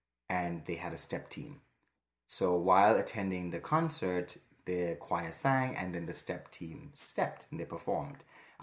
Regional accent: St. Kitts & Nevis; moved away as an adult; also born or lived in Plattsburgh, New York; So I left St. Kitts when I was 22. I was born and raised in the Federation of St. Kitts Nevis, which is in the Caribbean, beautiful island.

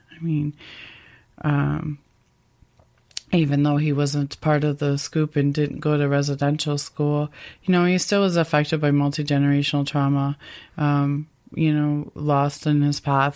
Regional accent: Toronto, Ontario, Canada; moved away as an adult; being born and raised in Toronto and moving when I was 22

